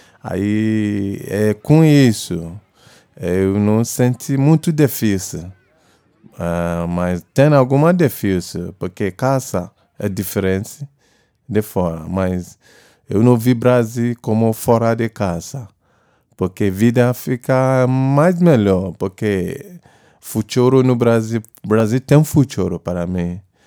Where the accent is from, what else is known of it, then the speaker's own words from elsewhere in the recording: Lagos, Nigeria; Portuguese is a second language; Minha idade é 43. Eu nasci no Lagos, cresci no Lagos, na Nigéria.